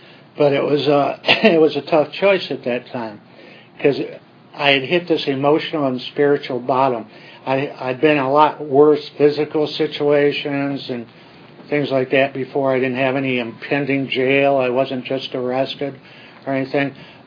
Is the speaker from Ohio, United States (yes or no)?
yes; Cleveland, Ohio, United States; I was born in Cleveland and brought up there.